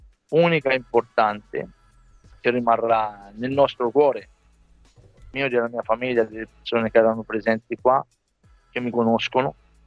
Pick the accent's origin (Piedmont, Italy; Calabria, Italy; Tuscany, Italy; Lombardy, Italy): Tuscany, Italy; vorrei usare una parola da buon toscano che non uso